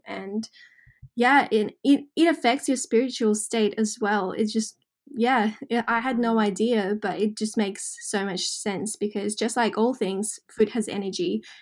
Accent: Russia; now in Australia; even though I grew up in Russia, I consider Australia home.

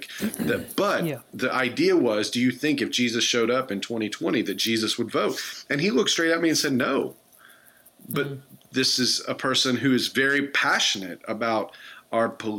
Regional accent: Indiana, United States; now in US South; Yeah, 17 years. We moved here in 2003 when we got married.

